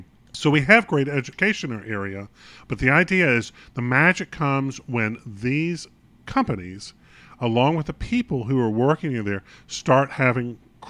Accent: North Carolina, United States; I'm from North Carolina. Every time I go back to Raleigh, there's an energy to that area.

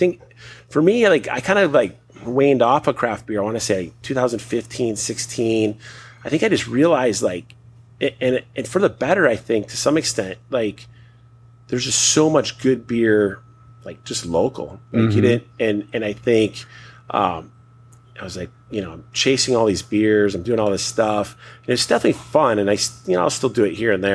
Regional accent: Midwest, United States; growing up in the Midwest, you know, drinking Miller and Keystone Lights and all that stuff.

